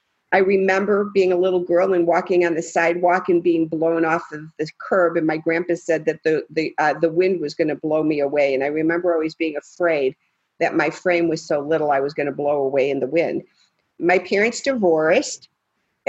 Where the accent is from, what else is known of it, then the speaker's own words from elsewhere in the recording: Chicago, Illinois, United States; now in Branson, United States; I currently live in Branson, Missouri. I'm from the Chicagoland area